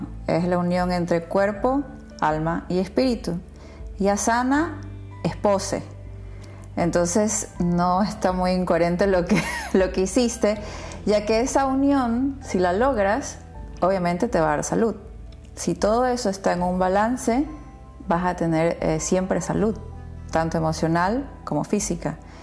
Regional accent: Ecuador; moved away as an adult; also born or lived in Azerbaijan; Yo ya salí de Ecuador a vivir a Azerbaiyán con mi esposo por su trabajo y fue un país duro de adaptarte y vivimos 3 años allá

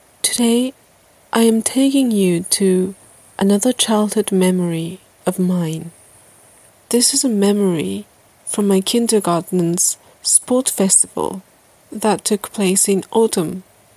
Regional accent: Japan; English is a second language; As I speak to you now from my hometown in Japan, it is incredibly hot and humid.

